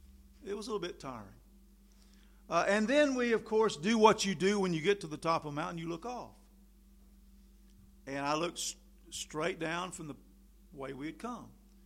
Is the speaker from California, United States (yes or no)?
no; Tryon, North Carolina, United States; I'm from Tryon, North Carolina, except the road on 26. And Tryon is embraced by three mountains, basically.